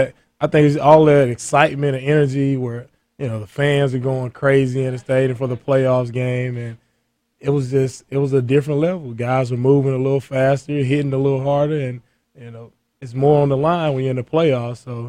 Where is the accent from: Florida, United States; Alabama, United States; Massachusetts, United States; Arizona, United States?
Alabama, United States; Bessemer; It's focused back in Alabama, my hometown, Bessemer, Alabama.